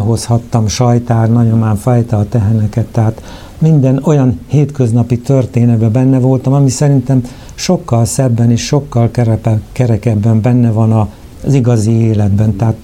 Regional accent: Léh, Borsod-Abaúj-Zemplén, Hungary; now in Szikszó, Hungary; Hanem én Léhen születtem Abaújban, ez egy kicsinke falucska itt 15 kilométerre, szárazvölgyben, és tehát ott töltöttem

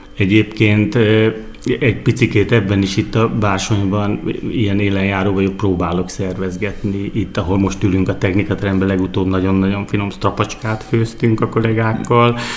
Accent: Miskolc, Borsod-Abaúj-Zemplén, Hungary; Igen, nagyon büszke vagyok rá. Miskolciak vagyunk, lokálpatrióták vagyunk

